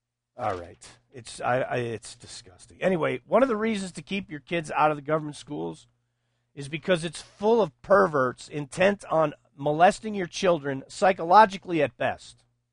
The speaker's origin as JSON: {"language": "English", "region": "Texas", "country": "United States", "tie": "born or raised there", "said": "Now, where I grew up out in West Texas, and Odessa was the big city."}